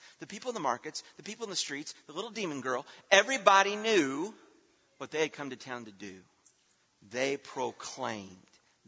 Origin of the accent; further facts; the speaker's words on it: Indiana, United States; also born or lived in Tennessee; And see, I grew up in Indiana. And then I lived in Tennessee for much of my young adult life.